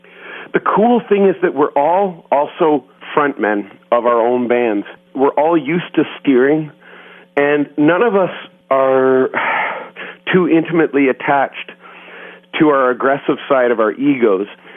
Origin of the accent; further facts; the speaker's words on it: Canada; as a Canadian rock and roll guy